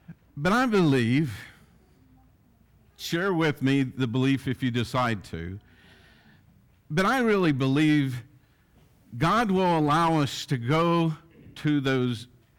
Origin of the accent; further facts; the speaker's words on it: West Virginia, United States; Since I grew up in West Virginia, I love mountains, trees, fresh vegetation, green, color of the fall.